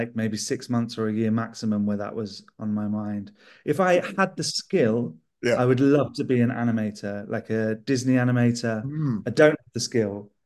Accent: London, United Kingdom; now in York, United Kingdom; I'm from London, the UK. Originally, I live in York in the UK now.

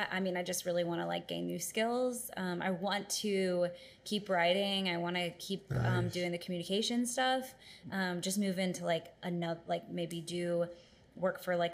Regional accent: Lynchburg, Virginia, United States; Just like these great memories growing up in Lynchburg and then being able to see all of that come to fruition.

